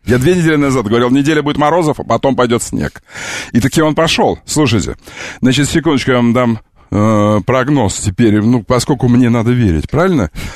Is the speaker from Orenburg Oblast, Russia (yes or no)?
yes; Novotroitsk, Orenburg Oblast, Russia; А я из Новотроицка, около Орска. Ну, видите, все оттуда.